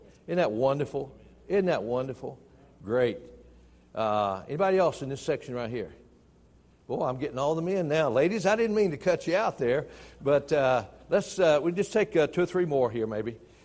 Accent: Tennessee, United States; Since I'm originally from Tennessee, what's that got to do with it?

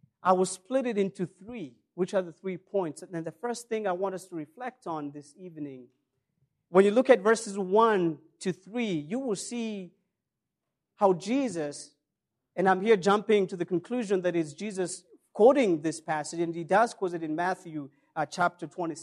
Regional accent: Kenya; We have all read and heard about what happened in my home country in Garissa.

